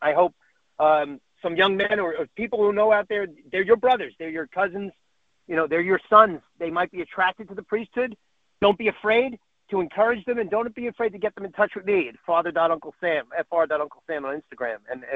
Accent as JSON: {"language": "English", "town": "Staten Island", "region": "New York", "country": "United States", "tie": "born or raised there", "said": "he spent a lot of time where I grew up in Staten Island, New York"}